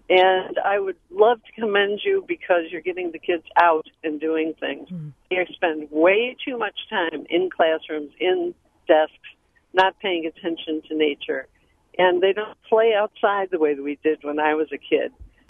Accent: Burlington, Wisconsin, United States; Burlington.

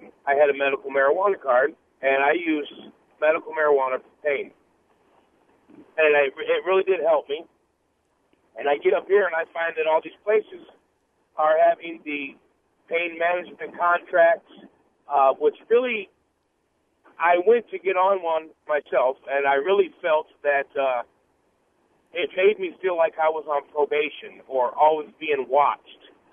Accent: Michigan, United States; now in Wisconsin, United States; I'm from Michigan and just recently moved to Wisconsin.

